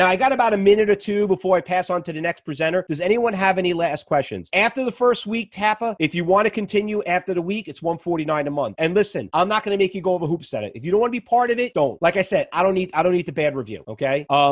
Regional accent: New York, United States; born and raised in New York, we're really more stock traders.

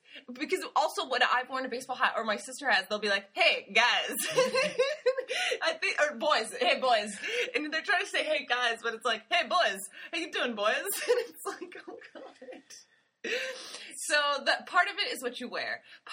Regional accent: Seattle, Washington, United States; also born or lived in New York; I grew up in Seattle and it's no problem, throw on your North Face, jump in the car, go run your errands, no one's going to look twice. I lived in New York

